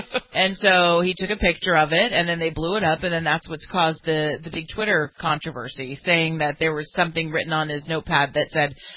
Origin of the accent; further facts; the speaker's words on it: Los Angeles, California, United States; I know that's kind of in the face of my hometown team. I hope the Rams win. I think it would be good for L.A., but I won't be sad.